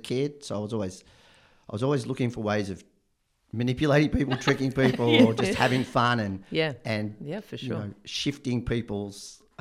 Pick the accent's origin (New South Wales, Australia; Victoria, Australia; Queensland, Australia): Victoria, Australia; Colac; Yeah, I'm from Colac, and my dad was a bit of a sports hero down there